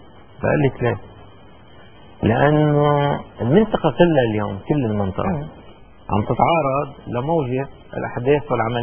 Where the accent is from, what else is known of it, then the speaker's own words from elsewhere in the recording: Lebanon; علينا نحن كلبنانيين نجي نضوي على مساله